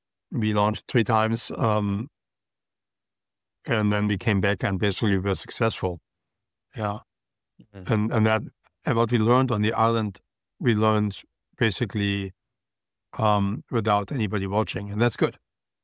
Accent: Germany; I mean, I grew up in Germany, right?

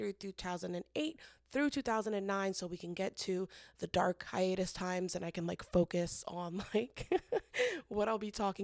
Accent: Philadelphia, Pennsylvania, United States; I'm 30. I'm from Philly.

